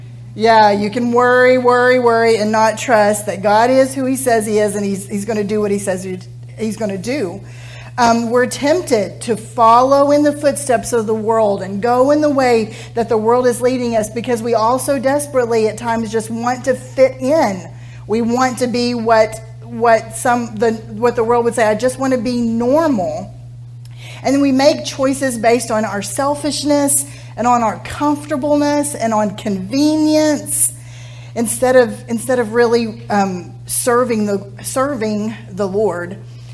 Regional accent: United States; I think that we, as American women, and I don't know about the other women of the world

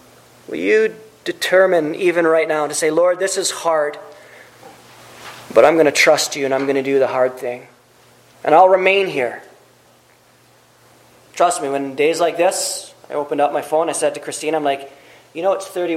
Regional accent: England, United Kingdom; I don't know. I'm not Hebrew. I'm English.

